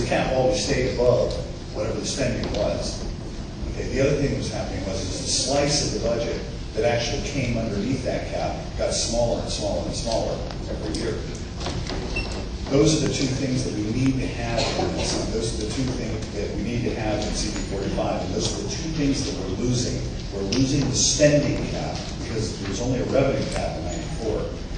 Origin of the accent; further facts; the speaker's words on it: Tampa, Florida, United States; I'm from Tampa. I think I'm the only person so far that's over from Tampa or anywhere in the region.